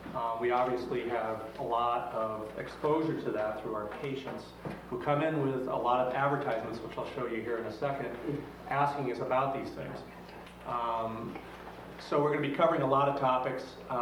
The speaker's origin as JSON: {"language": "English", "town": "Corvallis", "region": "Oregon", "country": "United States", "tie": "born or raised there", "said": "who are both from Oregon, my hometown, Corvallis, Oregon."}